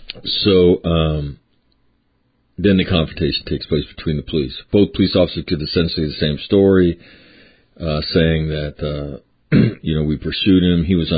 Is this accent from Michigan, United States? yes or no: no; Sacramento, California, United States; So I was watching yesterday, my hometown. I was talking about it yesterday, and that was the whole police event up in Sacramento